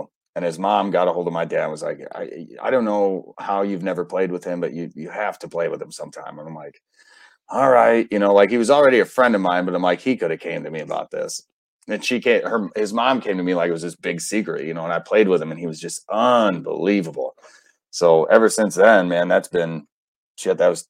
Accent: Auburn, Illinois, United States; I am from Auburn, and we are from Northern Illinois.

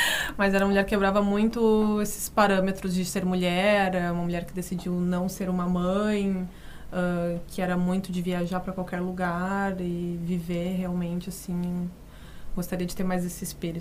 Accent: Campo Bom, Rio Grande do Sul, Brazil; eu fui criada na infância em Campo Bom, que é uma descendência totalmente alemã

